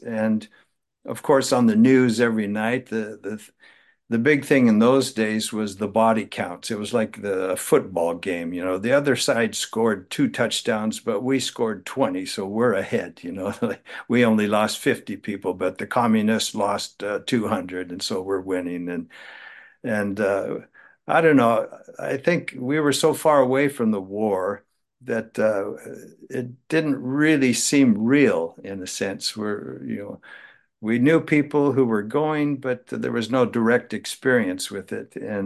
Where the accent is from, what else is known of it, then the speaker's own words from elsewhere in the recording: California, United States; Yeah, I was born in 1951, and so I actually lived in a really rural area in the northern part of California